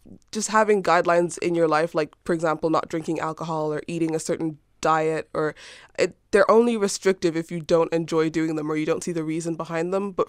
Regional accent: Ireland; I was born in Ireland. I've lived here my whole life.

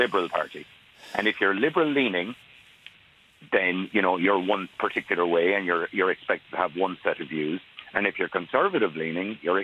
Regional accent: Connacht, Ireland; I wasn't from Letterkenny. I'm from Connemara

